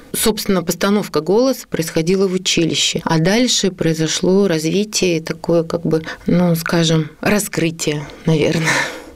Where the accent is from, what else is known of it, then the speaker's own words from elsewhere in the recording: Snezhinsk, Chelyabinsk Oblast, Russia; Я родилась в Снежинске, детство было здесь, и, собственно, я покидала Снежинск только на время учебы. Как раз был период конца 80-х, начала 90-х, и, собственно, вот все это время я дальше живу в городе.